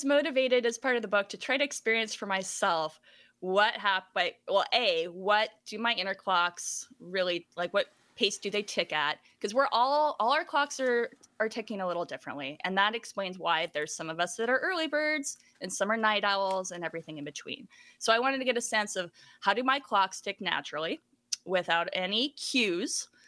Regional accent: Seattle, Washington, United States; But I'd moved back to Seattle and I had visited this locker room of the Seattle Mariners, my hometown baseball team

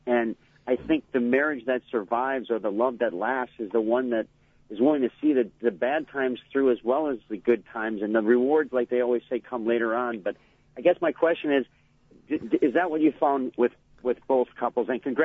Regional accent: Milwaukee, Wisconsin, United States; I was born and raised in Milwaukee, and my wife is originally from Vesper.

